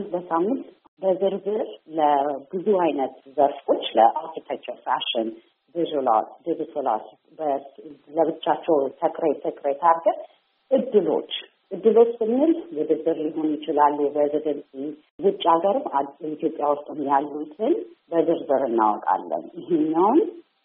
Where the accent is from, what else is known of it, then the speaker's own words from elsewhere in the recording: England, United Kingdom; also born or lived in Ethiopia; እኔ ኢትዮጵያ ተወልጄ እንግሊዝ ሀገር ነው ያደግኩት